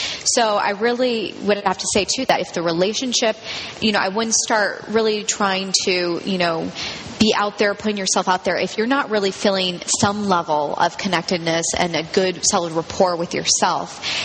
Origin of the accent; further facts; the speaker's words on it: Berkeley, California, United States; And I'm basically hailing from the Bay Area, from Berkeley